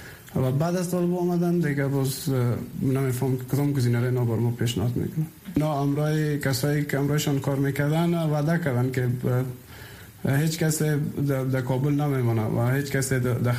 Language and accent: Persian; Nijrab, Kapisa, Afghanistan; ما ولایت ما کاپیسا است، ما از نجراب هستم. اونجا ما خانه داریم، زمین داریم